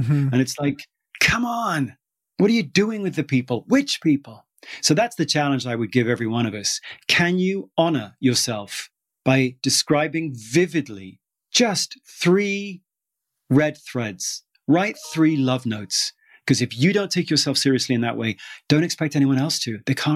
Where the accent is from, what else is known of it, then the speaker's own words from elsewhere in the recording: United Kingdom; I'm British. There are no bobcats in Britain.